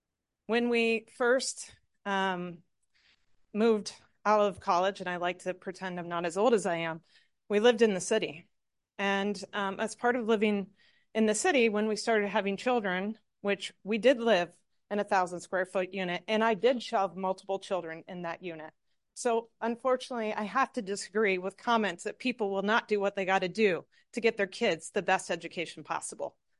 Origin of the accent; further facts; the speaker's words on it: Ohio, United States; I grew up in Ohio where I lived in a village that went to a city. I remember celebrating when the village went from village to a city.